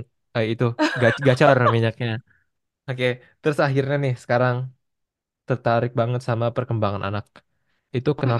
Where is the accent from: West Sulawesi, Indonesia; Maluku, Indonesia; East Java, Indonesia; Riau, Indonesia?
Riau, Indonesia; Aku by the way dari Riau, Pekanbaru. Aku nggak dari Pekanbaru sih, cuma orang taunya Pekanbaru, jadi aku bilang Pekanbaru gitu. Aku 3 jam dari Pekanbaru